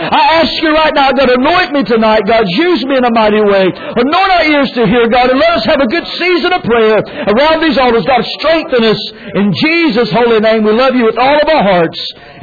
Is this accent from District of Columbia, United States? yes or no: no; North Carolina, United States; Well, I'm from North Carolina. I go there, and a lot of times I look at my bars there and make a phone call, and they disappear.